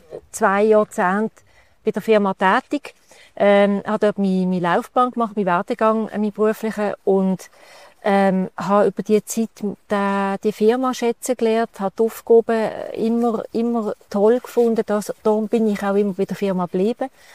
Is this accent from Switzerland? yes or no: yes; Muttenz, Basel-Landschaft, Switzerland; Ja, ich bin in der Region aufgewachsen, in Muttenz.